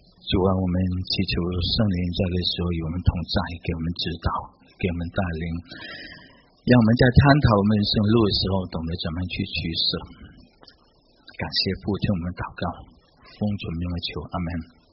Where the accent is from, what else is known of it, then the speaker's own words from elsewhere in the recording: China; 我们中国人都喜欢用农历来计算